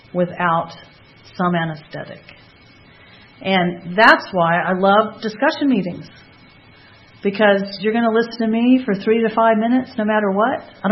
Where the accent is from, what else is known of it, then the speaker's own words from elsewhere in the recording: Fort Knox, Kentucky, United States; born there; I was born in Fort Knox, Kentucky. And we moved around, I guess by the time I graduated from high school, I was adding it up. I changed schools 8 times. In 3 states before I was 17.